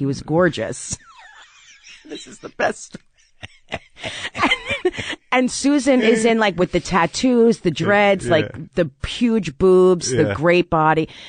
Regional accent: South Orange, New Jersey, United States; Yeah, I grew up in South Orange, New Jersey.

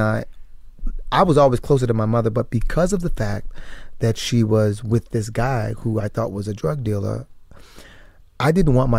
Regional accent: Trinidad & Tobago; I got to see all different kinds of culture, especially being West Indian.

